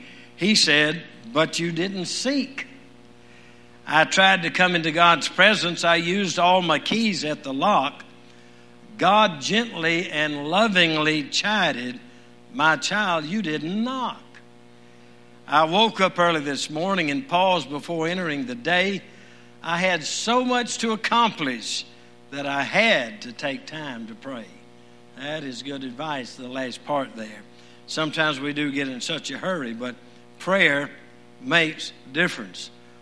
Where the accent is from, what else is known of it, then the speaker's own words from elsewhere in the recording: Louisiana, United States; Makes me think I'm back in Louisiana. I was raised in Louisiana, and we had a lot of fog there a lot of times